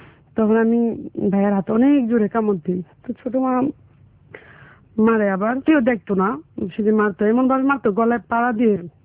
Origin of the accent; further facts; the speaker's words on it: Dhaka, Dhaka Division, Bangladesh; also born or lived in Khagrachari; ছোটবেলা 5-6 বছর বয়স ওখানে আমি থাকি, তারপরে আমার শৈশবটা ঢাকা শহরে, তারপর আমি বড় হই।